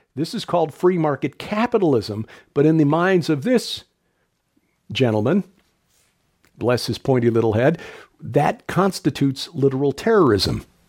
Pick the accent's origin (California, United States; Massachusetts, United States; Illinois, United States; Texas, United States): Illinois, United States; Chicago; the streets of Chirac, a nickname applied to the increasingly violent streets of my hometown, Chicago, my old neighborhood, which was a family-friendly, blue-collar neighborhood of predominantly Greek and Polish, Italian folks